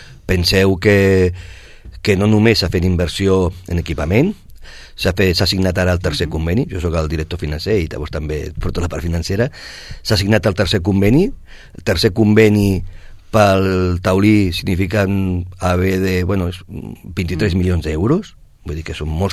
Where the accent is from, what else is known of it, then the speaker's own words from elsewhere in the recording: Sabadell, Catalonia, Spain; Jo sóc de Sabadell